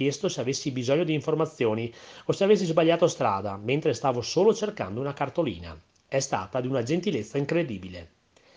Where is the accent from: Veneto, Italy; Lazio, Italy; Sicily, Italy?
Veneto, Italy; Adria; Io vengo da Adria, in provincia di Rovigo, ma a Gosaldo ho trascorso mesi interi.